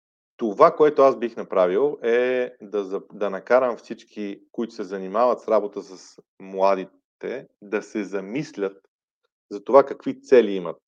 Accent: Shumen, Shumen Province, Bulgaria; тези, които сме от провинцията. Ето аз, например, съм от Чумена

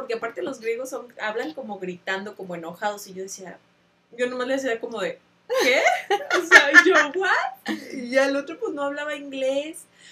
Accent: Mexico; No, no son tan agraciadas como las mexicanas. Nosotros somos muy simpaticonas

